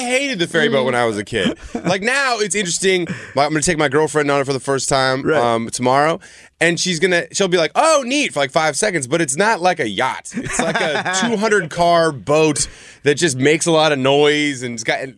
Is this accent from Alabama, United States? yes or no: no; Whidbey Island, Washington, United States; It's like my hometown, Whidbey Island. There's a ferry boat. You have to take a ferry boat to get there.